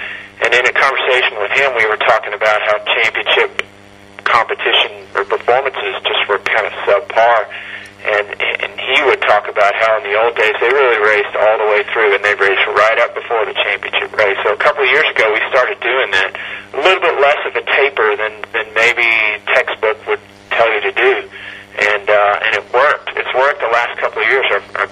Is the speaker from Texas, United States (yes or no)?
yes; Texas, United States; And I grew up in Texas partly